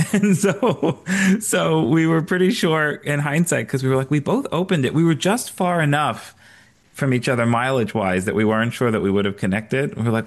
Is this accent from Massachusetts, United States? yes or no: no; New York, United States; I grew up in New York. People travel an hour to get to work.